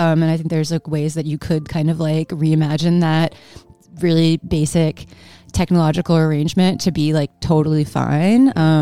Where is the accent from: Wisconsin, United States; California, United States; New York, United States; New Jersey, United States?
New York, United States; Long Island; I've been writing about music since I was a teenager, for the local alt weekly, like growing up on Long Island.